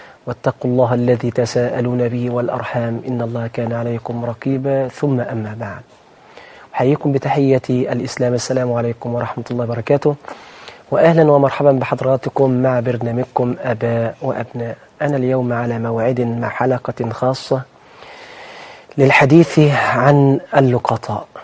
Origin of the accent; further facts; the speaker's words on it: Egypt; كما عندنا في مصر وفي البلاد العربية أيها الإخوة والأخوات